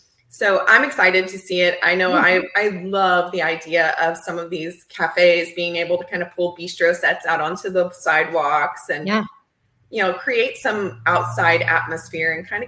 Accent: Italy; English is a second language; now in United States; So I call it like a European flair because, of course, I moved here from Italy.

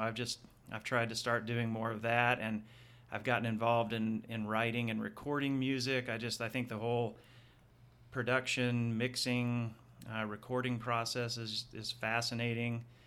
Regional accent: Texas, United States; also born or lived in England; now in Utah, United States; I am from Texas originally, trained. I did my college medical school residency training in Texas.

